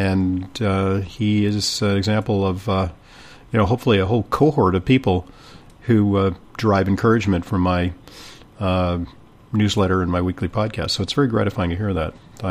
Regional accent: Santa Monica, California, United States; Steve's a guy that I grew up with in Santa Monica, California.

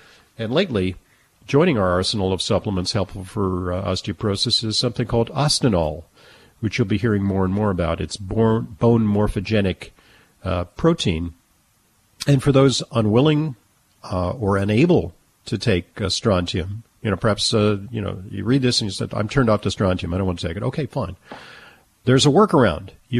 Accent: California, United States; I'm from Southern California, so we have a place called Arcadia.

